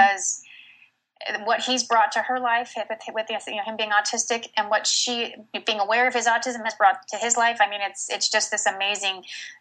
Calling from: Simi Valley, California, United States; I am in Simi Valley, California.

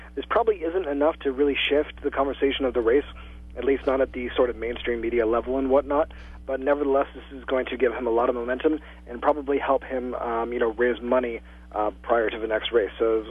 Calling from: Washington, District of Columbia, United States; I'm calling you from the White House, where we are having the annual egg roll taking place just outside.

